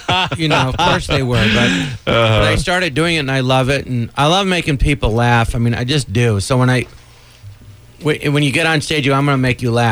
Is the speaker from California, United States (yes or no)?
yes; Los Angeles, California, United States; In Los Angeles.